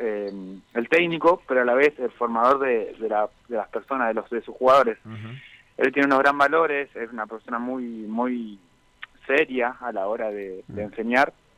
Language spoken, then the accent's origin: Spanish; San José de Rincón, Santa Fe, Argentina; Yo soy de San José de Rincón.